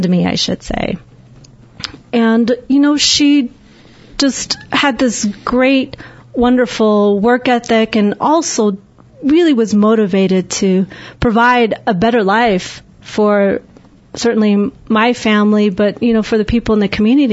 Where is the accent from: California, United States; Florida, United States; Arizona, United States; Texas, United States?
Arizona, United States; Kayenta; At the time that I grew up in Kienta, I believe there was anywhere between 1,000 to 5,000 people.